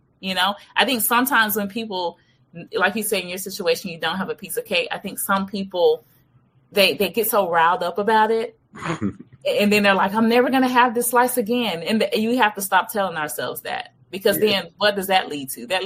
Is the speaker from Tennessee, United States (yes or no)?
yes; Memphis, Tennessee, United States; I'm African-American. I grew up in the South, originally from Memphis, Tennessee.